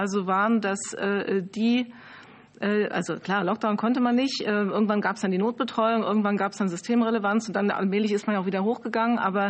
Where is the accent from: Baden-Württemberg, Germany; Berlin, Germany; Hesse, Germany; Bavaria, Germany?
Hesse, Germany; Ich komme aus Hessen